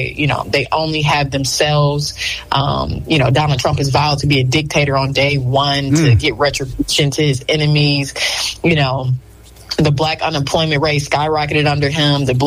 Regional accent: Farmington Hills, Michigan, United States; I'm from Farmington Hills. My mother is from Detroit. My father's from Royal Oak Township. And so it's the place I was born and raised.

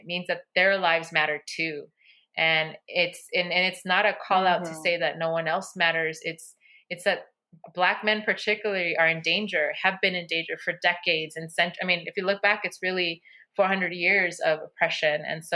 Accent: Inglewood, California, United States; I was raised in Inglewood, and during the 92 uprisings, a lot of people call it the LA riots

